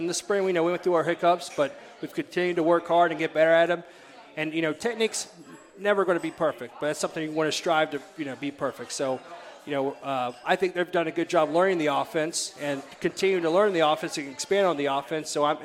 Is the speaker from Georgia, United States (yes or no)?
yes; Savannah, Georgia, United States; With Coach DeMasi, you know, growing up in Savannah, we always knew of each other.